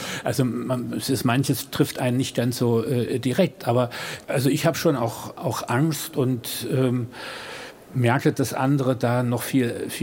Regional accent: Dresden, Saxony, Germany; Ich komme ja aus Sachsen, aus Dresden

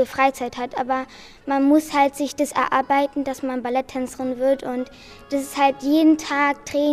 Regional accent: Germany; ich bin 12 Jahre alt und ich komme aus Deutschland.

